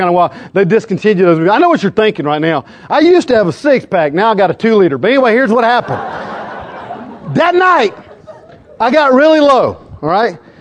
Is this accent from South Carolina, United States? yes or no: yes; South Carolina, United States; Now, listen, I grew up down on the Santee Cooper Reservoir, and I went to church my entire life.